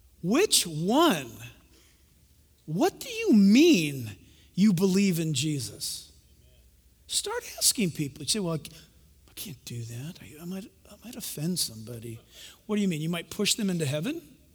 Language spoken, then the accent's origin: English; United States; My citizenship, I'm American. U.S.